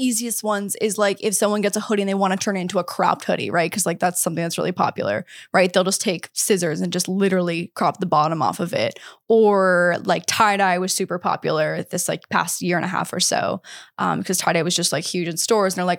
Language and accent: English; Canada; I'm Canadian